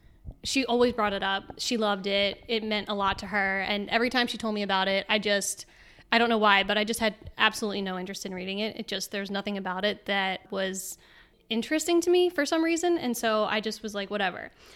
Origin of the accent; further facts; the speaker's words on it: New Jersey, United States; also born or lived in New York / Los Angeles; Sure. I'm from New Jersey. I grew up with four siblings and moved to New York, Hoboken area for a few years. Then I was in LA for a little while. And now I've been in North Carolina with you for like 3 years.